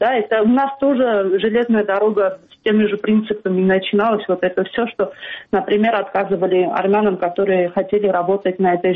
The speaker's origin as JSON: {"language": "Russian", "country": "Armenia", "second_language": "Russian", "said": "есть вопрос самосохранения и самоидентификации, которая очень заложена в нашей национальности"}